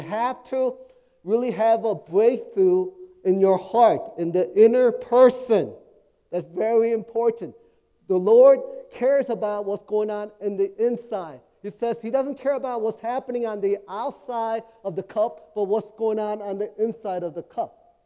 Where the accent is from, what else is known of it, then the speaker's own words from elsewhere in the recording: East Coast, United States; Yes, I'm from the East Coast, and so there's a three-hour difference.